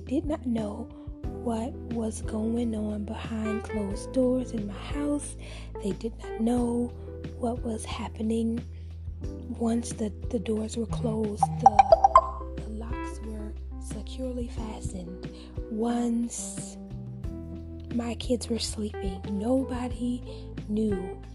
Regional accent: Natchitoches, Louisiana, United States; I am from Louisiana, Natchitoches, Louisiana to be exact. And I'm a Southern girl.

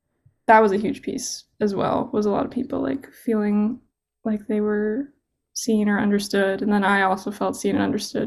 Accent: Vermont, United States; So I'm from Vermont, so I went back home and I was doing it like out of my bedroom.

